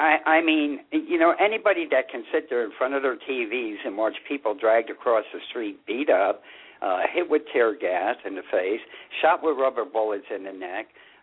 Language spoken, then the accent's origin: English; Spokane, Washington, United States; we're from Spokane, Washington, and we are part of Occupy Spokane in Spokane, Washington.